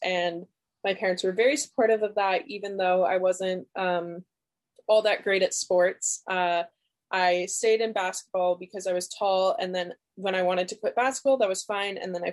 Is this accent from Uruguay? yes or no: no; Thunder Bay, Ontario, Canada; born there; also born or lived in Turks and Caicos / Sudbury; I was born up north in Thunder Bay, Ontario. We moved around quite a bit when I was like a younger kid. So I lived in Turks and Caicos in Sudbury for a couple